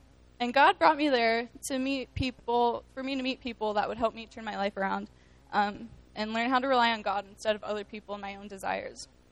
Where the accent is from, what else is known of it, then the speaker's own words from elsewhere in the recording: Indianapolis, Indiana, United States; I'm from Indy.